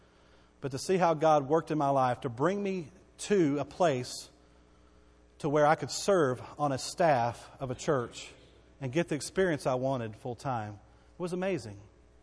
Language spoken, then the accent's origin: English; Bowie, Texas, United States; I got to be a youth pastor at 18 years old in my hometown. The town I grew up in from the time I was 0 to the time I was 18. Bowie, Texas, the big city of Bowie, Texas.